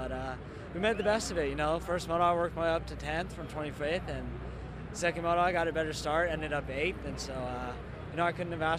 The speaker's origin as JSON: {"language": "English", "town": "Riverside", "region": "California", "country": "United States", "said": "Riverside, California."}